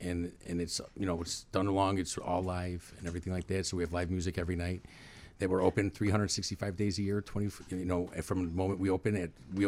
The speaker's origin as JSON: {"language": "English", "town": "Elmwood Park", "region": "Illinois", "country": "United States", "tie": "born or raised there", "said": "I grew up in a town just west, right of there, right close by him, in Elmwood Park."}